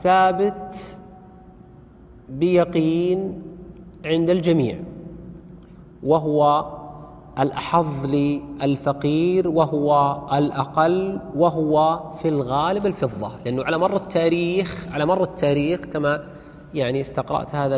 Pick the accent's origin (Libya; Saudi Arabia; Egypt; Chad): Saudi Arabia; عندنا في السعودية